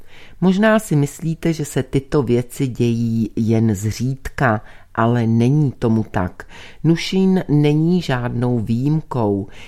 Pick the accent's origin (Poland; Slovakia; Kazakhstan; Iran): Iran; Czech is a second language; Íránská islámská republika, odkud pocházím